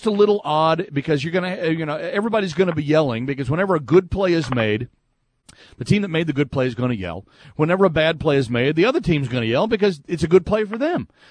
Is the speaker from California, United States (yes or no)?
no; Fort Worth, Texas, United States; Well, I grew up there. I grew up in Fort Worth.